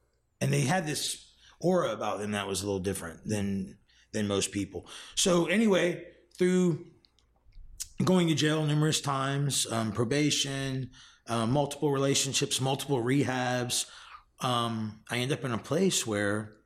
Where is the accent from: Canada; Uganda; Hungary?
Hungary; now in United States; You know, we had our family traditions as Roma gypsies. We're gypsies from Hungary. So I am Hungarian. My mom is Italian as well.